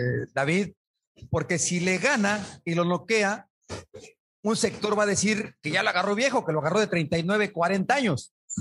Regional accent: Mexico; uno como buen mexicano

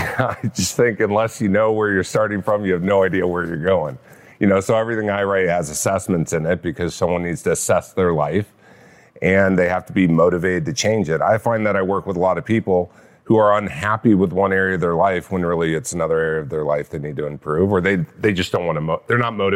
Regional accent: California, United States; Orange County.

